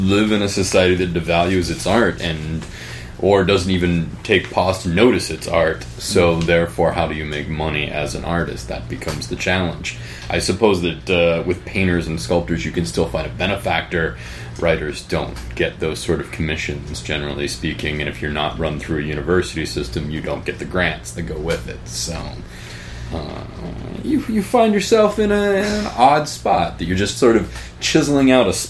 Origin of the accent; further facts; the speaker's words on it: United States; Well, I'm American, so I'm overfed no matter what.